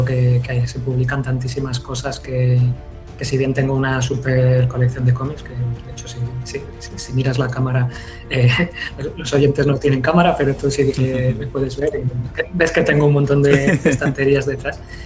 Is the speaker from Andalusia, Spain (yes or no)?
no; Vigo, Galicia, Spain; yo soy de Vigo, vivo aquí en Vigo